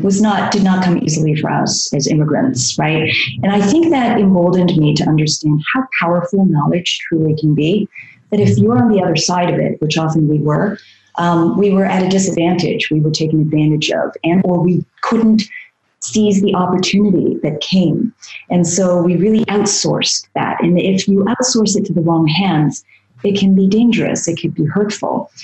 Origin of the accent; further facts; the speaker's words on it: Toronto, Ontario, Canada; also born or lived in Hong Kong; Look, I was born in Hong Kong, but I was raised in Canada. I was 2 years old when our family moved to Toronto, Canada.